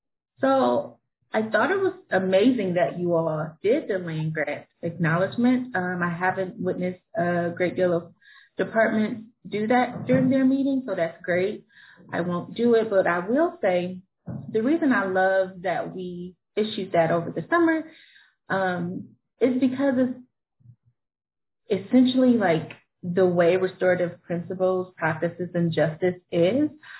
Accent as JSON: {"language": "English", "region": "Ohio", "country": "United States", "said": "Secondly, I am from Ohio."}